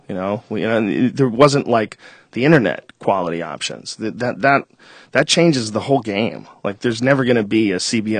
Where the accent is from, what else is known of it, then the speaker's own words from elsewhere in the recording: Boston, Massachusetts, United States; You know, like when I grew up in Boston, it was Charles Lacordaire.